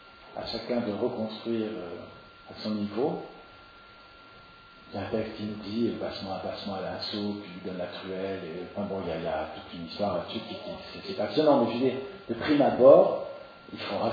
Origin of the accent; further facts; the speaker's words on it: Strasbourg, Grand Est, France; quand j'ai arpenté les stades de foot à Strasbourg, parce que je suis natif de Strasbourg